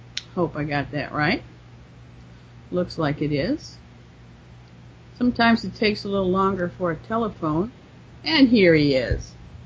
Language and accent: English; Midwest, United States; I'm a Midwesterner, too.